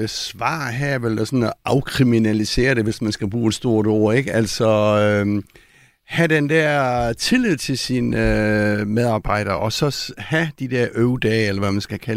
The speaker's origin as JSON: {"language": "Danish", "region": "Region of Southern Denmark", "country": "Denmark", "said": "jeg er sønderjyde"}